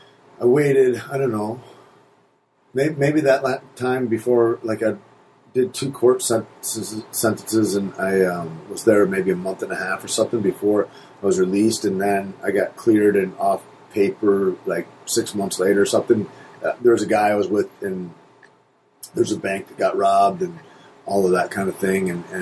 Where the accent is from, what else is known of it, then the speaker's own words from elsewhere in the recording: Michigan, United States; Michigan's kind of a poor place it's like maybe the second or third poorest place in the world. I think my hometown was up to like 24% unemployment a couple years ago.